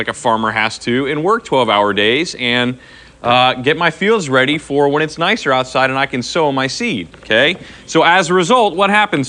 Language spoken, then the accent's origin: English; Texas, United States; now in Fresno, United States; I grew up in Texas in totally different climate.